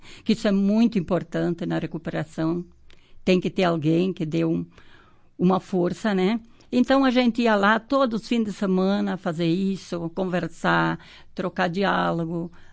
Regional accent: Passo Fundo, Rio Grande do Sul, Brazil; now in Marau, Brazil; Tá? Moro em Marau há 30 e poucos anos, sou natural de Passo Fundo, mas fui para Passo Fundo, fiquei 10 anos e continuei voltando nessa cidade. E estou aqui, vou permanecer aqui.

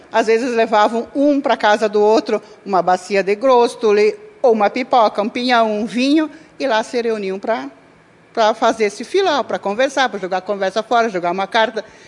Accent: Vista Alegre do Prata, Rio Grande do Sul, Brazil; Eu sou natural de Vista Alegre do Prata.

